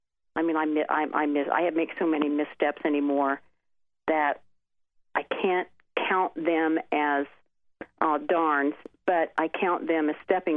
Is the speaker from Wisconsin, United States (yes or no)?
no; Indiana, United States; That wasn't me. I don't talk like that. You know that. I'm from Indiana.